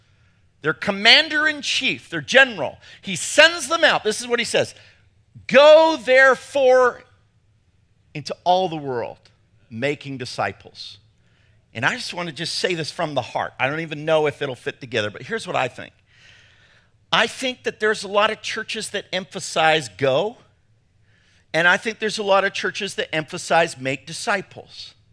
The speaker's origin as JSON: {"language": "English", "region": "England", "country": "United Kingdom", "said": "That is I'm from England."}